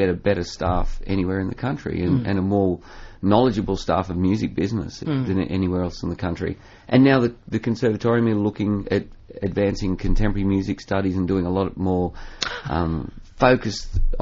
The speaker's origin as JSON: {"language": "English", "town": "Liverpool", "region": "New South Wales", "country": "Australia", "tie": "born or raised there", "moved": "as an adult", "said": "Yeah, I was born out near Liverpool."}